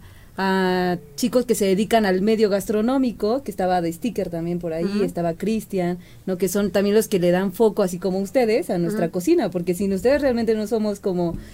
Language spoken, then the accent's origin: Spanish; Oaxaca, Mexico; Como buena oaxaqueña que soy.